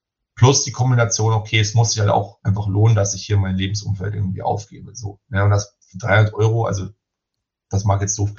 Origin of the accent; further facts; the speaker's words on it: Munich, Bavaria, Germany; weil so München jetzt schon so meine Heimatstadt ist